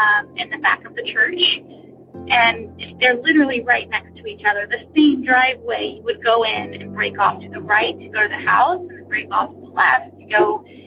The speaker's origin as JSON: {"language": "English", "region": "South Carolina", "country": "United States", "said": "I am from South Carolina."}